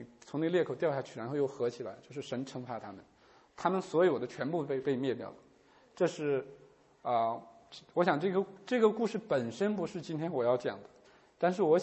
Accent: China; 就像我们中国人古人说的

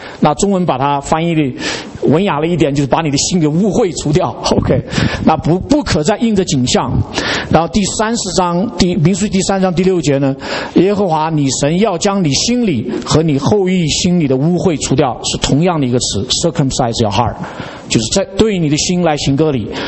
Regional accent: China; 然后他因为我们是中国人

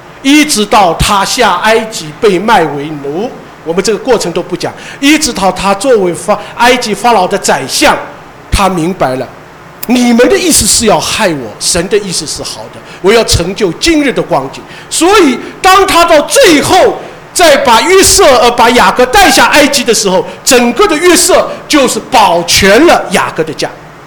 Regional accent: Shanghai, China; 我们上海人讲一句话，最不好做的就是上门女婿

